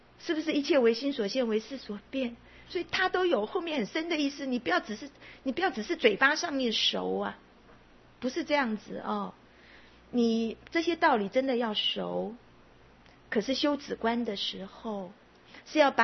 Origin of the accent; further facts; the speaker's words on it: Hsinchu, Taiwan; also born or lived in Pingtung; 大概是我两岁左右了，我们搬到新竹，一直到现在都还住在那里，哦，住在新竹。